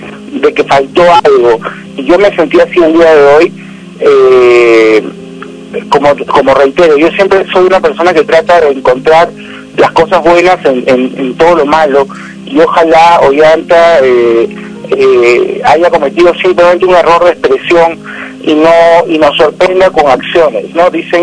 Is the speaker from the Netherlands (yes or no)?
no; Peru; tratemos como peruanos siempre de dar la mano a otro peruano.